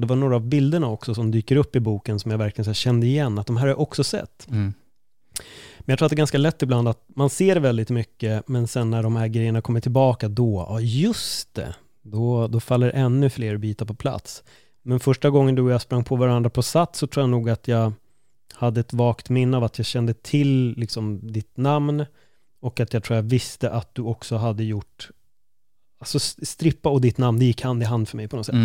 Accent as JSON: {"language": "Swedish", "town": "Stockholm", "region": "Stockholm County", "country": "Sweden", "said": "vi är ju från Stockholm"}